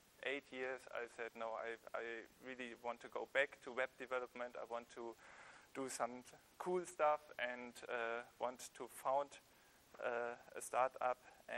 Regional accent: Sankt Augustin, North Rhine-Westphalia, Germany; English is a second language; So I studied computer science here in Bonn, grew up in St. Augustine.

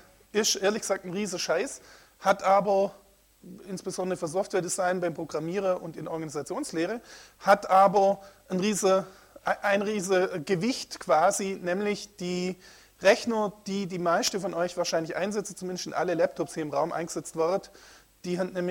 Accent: Switzerland; accent: Swiss; Man hört es an meinem Dialekt, ich komme aus der Schweiz.

